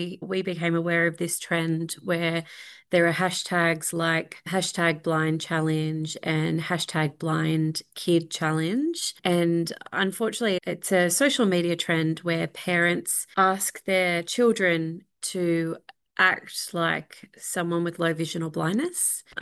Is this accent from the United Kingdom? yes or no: no; Australia; we collectively as Australian citizens go, this is not what we're about.